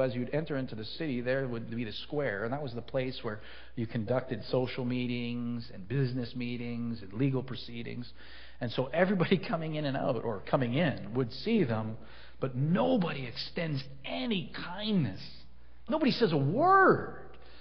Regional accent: Scarborough, Ontario, Canada; I tell people I'm from Scarborough

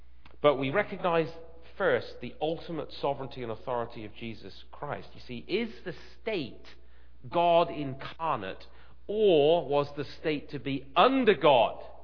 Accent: United Kingdom; which as a Brit was simply a reaffirmation

